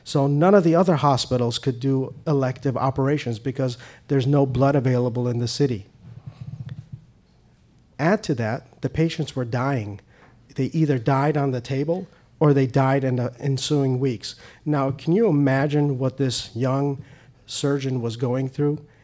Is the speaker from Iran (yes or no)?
yes; Iran; moved away; I'm Persian. I'm an immigrant from Iran.